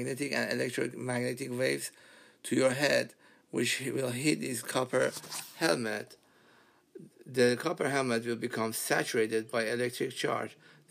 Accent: Iran; and I am from Iran.

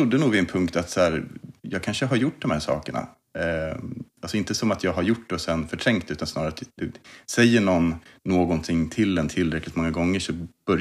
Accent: Kolmården, Östergötland, Sweden; also born or lived in Stockholm; Alltså som barn, vi flyttade från Stockholm när jag var 5 år ungefär, ner till urskogarna i Kolmården. Vi flyttade ner till sommarstugan och byggde ut den.

